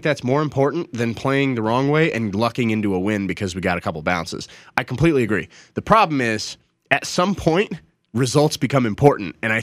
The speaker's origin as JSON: {"language": "English", "town": "Colorado Springs", "region": "Colorado", "country": "United States", "tie": "born or raised there", "said": "I grew up in Colorado Springs and Denver area, so I was an Avs fan."}